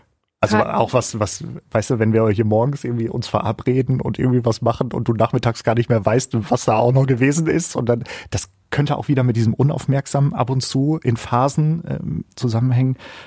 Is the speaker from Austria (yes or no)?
no; Northern Germany, Germany; Ich bin Norddeutscher